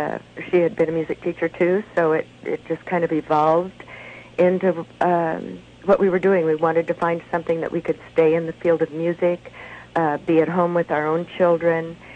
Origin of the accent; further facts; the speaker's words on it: Oregon, United States; also born or lived in Nebraska; Mostly I'm from Oregon.